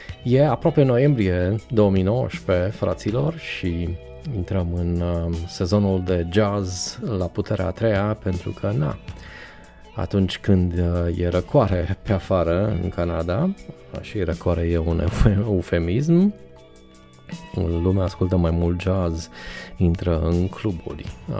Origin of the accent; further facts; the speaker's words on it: Baia Mare, Maramureș County, Romania; în orașul meu natal, Baia Mare